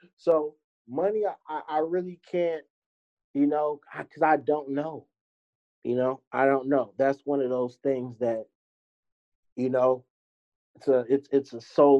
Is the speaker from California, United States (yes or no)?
yes; Berkeley, California, United States; I mean, I grew up in Berkeley, low income housing.